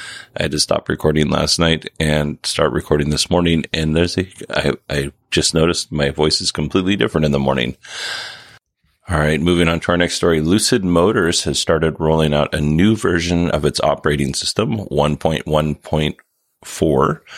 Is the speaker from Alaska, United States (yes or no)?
yes; Alaska, United States; we didn't receive mail by airplane where I grew up. I grew up on the Kenai Peninsula, which is downright cosmopolitan compared to some of the bush areas where people live.